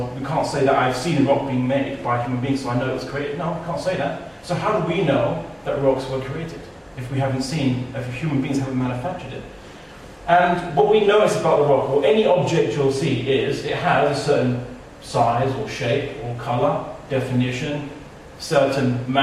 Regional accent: Portugal; also born or lived in Spain

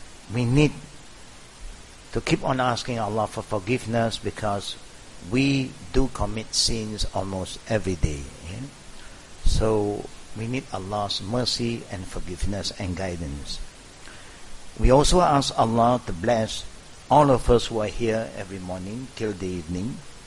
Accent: Malaysia; We seem to look very Malaysian. Of course, we are all Malaysian anyhow.

